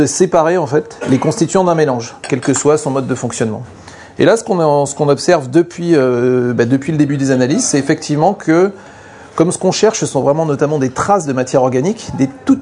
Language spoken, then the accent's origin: French; south of France, France; Moi, je pensais, en tant que sudiste